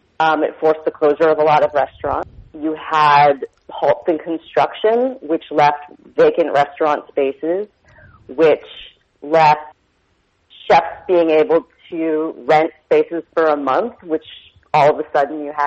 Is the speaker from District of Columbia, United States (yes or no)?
yes; Washington, District of Columbia, United States; moved away as an adult; now in Los Angeles, United States; Well, to be quite honest with you, I'm from Washington, D.C., and I didn't want to do one more winter after college.